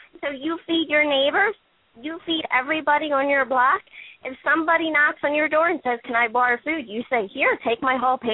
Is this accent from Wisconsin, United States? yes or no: no; Philadelphia, Pennsylvania, United States; I'm from Philadelphia. We have over 200 murders already so far this year.